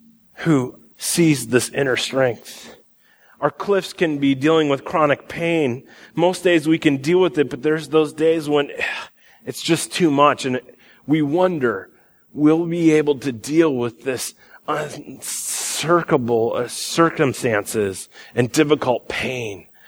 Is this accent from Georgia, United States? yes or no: no; Iowa, United States; I'm from Iowa. We don't really have too many cliffs, you know? Pretty flat there.